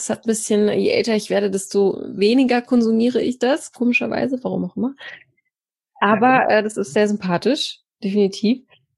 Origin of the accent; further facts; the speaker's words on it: North Rhine-Westphalia, Germany; weil ich komme aus dem Pott